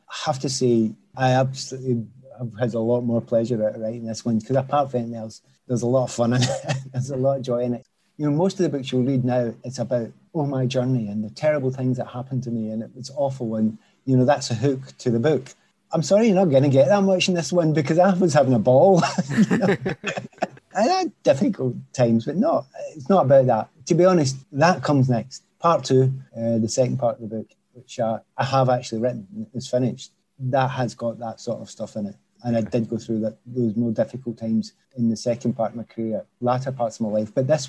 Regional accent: Scotland, United Kingdom; And on top of all that, you know, Scotland, I am Scottish.

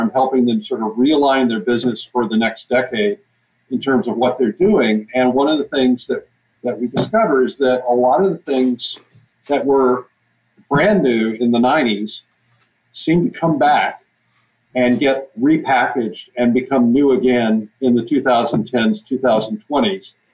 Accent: Texas, United States; now in Grinnell, United States; I'm originally from Texas.

